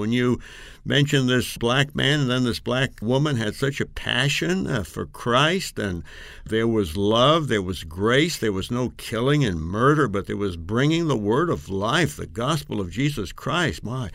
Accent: New York City, New York, United States; I love the story about New York City because I'm originally from New York City

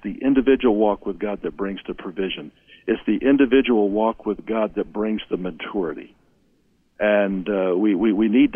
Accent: United States; You know, I'm from the United States. I know that Missouri is a state, but you can't truly separate Missouri from the United States.

